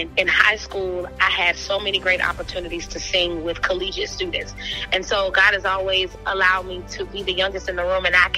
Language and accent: English; Montgomery, Alabama, United States; My background, I am from Montgomery, Alabama. I have been born and raised here in Montgomery, Alabama.